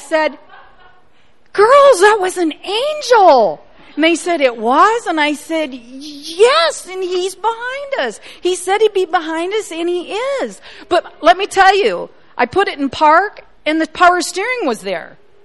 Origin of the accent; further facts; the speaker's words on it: South Carolina, United States; I'm from South Carolina, so I come up when I can.